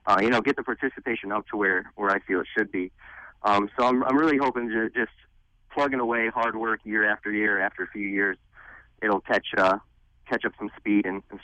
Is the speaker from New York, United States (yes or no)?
no; Eaton Rapids, Michigan, United States; Well, I'm from Eden Rapids, very rural, not an extremely diverse area.